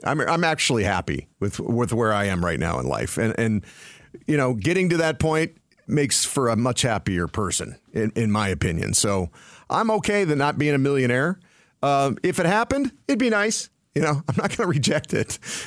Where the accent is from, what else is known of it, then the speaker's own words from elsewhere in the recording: Arizona, United States; You know, I grew up in Arizona like Jamie did.